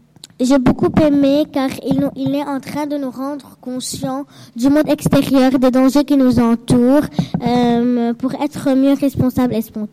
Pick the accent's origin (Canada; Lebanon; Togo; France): Lebanon; je viens du Liban … du collège de Saint-Cœur-Chouffi à Achrafieh.